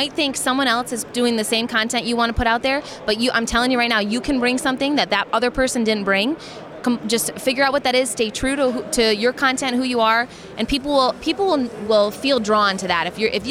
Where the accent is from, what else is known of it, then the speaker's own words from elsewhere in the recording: Grand Rapids, Michigan, United States; Grand Rapids, yes. I was in my hometown bedroom. I moved back home because of COVID and everything going on in the world.